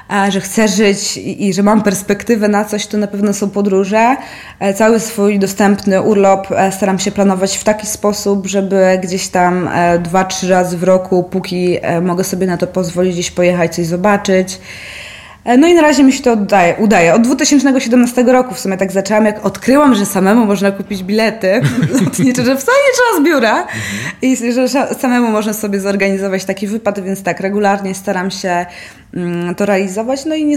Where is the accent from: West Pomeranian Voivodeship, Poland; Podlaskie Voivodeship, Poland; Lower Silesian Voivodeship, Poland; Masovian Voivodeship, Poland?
Lower Silesian Voivodeship, Poland; Wrocław; mieszkam tutaj od urodzenia i tylu rzeczy nie wiem, więc też się do tego zabiorę i będę chciała faktycznie z przewodnikiem trochę Wrocław pozwiedzać.